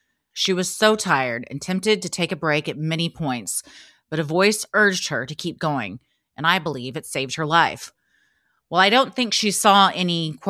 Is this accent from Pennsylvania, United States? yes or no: no; New York City, New York, United States; an otherwise pretty happy and loving experience growing up in New York City.